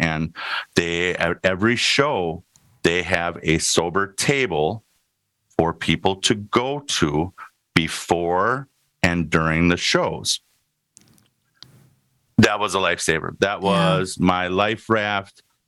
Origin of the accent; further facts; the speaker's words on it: West Bend, Wisconsin, United States; So I was born in West Bend. We called ourselves Benders. I'm half German, half Irish, born on St. Patrick's Day, born in the state of Wisconsin. I was born and bred.